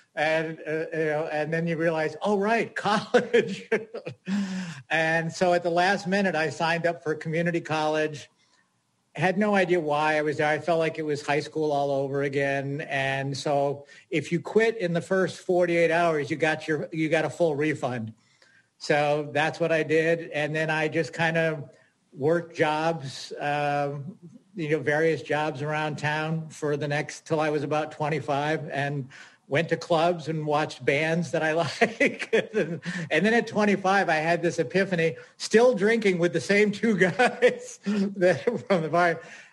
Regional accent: West Springfield, Massachusetts, United States; In Springfield, Massachusetts.

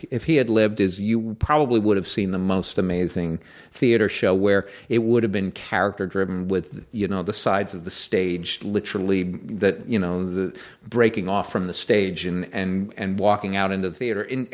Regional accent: Greenwich, Connecticut, United States; And it's still the house we grew up in Greenwich, Connecticut.

